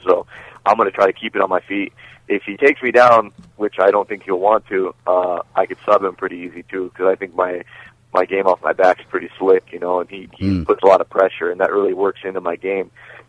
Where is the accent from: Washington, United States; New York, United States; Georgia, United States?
Washington, United States; Seattle; I mean, it's in my hometown in Seattle, Washington.